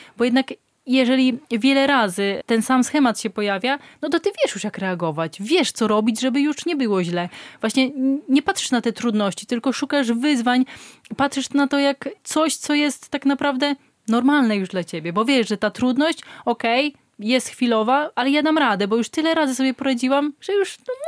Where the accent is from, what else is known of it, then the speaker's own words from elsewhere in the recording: Suchowola, Podlaskie Voivodeship, Poland; now in Białystok, Poland; Tak naprawdę pochodzę z Suchowoli, ale urodziłam się w Dąbrowie Białostockiej. Większość swoich młodzieńczych lat spędziłam w Suchowoli i dopiero w gimnazjum przeprowadziłam się do Białegostoku. No ale można powiedzieć, że już większość życia mieszkam w Białymstoku. To jest teraz moje miasto.